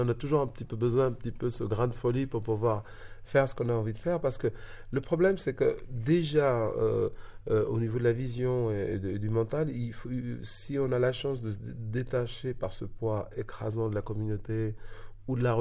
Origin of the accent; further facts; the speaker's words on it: Algeria; Elle ne se situe pas à travers parce que je suis algérien.